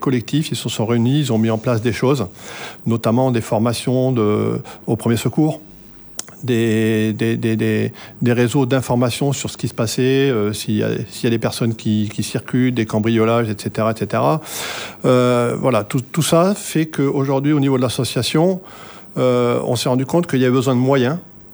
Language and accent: French; New Caledonia; en tant que citoyen, en tant que calédonien, on pouvait se réunir